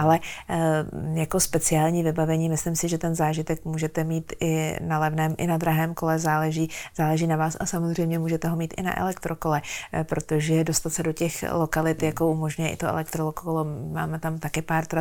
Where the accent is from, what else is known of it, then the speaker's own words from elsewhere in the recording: Hradec Králové Region, Czechia; u nás v Krkonoších. Já jsem doma na horách a byť teda je to Polabí, tak u nás docela drsnější část Polabí